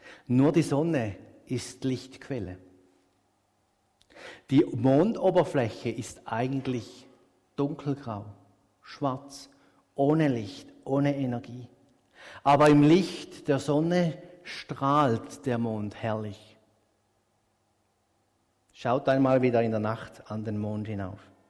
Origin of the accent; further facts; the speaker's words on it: Switzerland; Aber so als Schweizer sind wir uns gewohnt, vieles nicht so vor den Leuten zu zeigen.